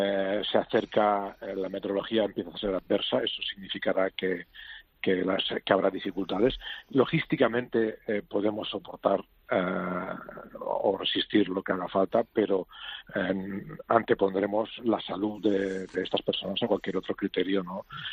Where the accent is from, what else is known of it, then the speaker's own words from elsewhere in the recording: Spain; los que estamos a bordo somos españoles